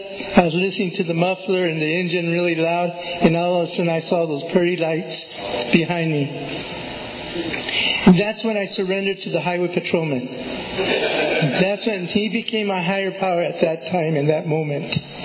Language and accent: English; Porterville, California, United States; I'm originally from Porterville, California